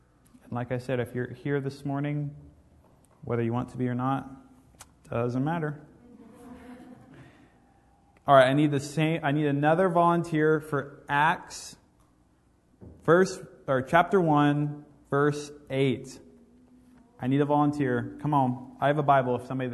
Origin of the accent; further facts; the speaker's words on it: Oregon, United States; also born or lived in Ecuador; now in San Diego, United States; Here we are in San Diego. I grew up in Oregon. I was a missionary in Ecuador.